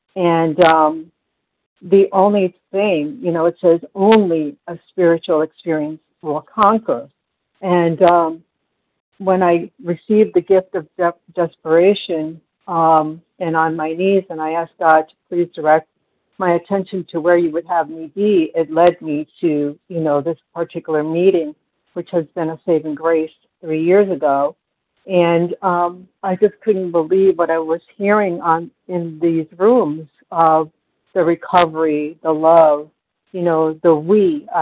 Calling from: New York, United States; from New York.

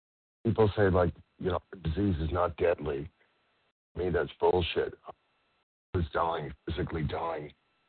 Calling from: Los Angeles, California, United States; I'm from Los Angeles.

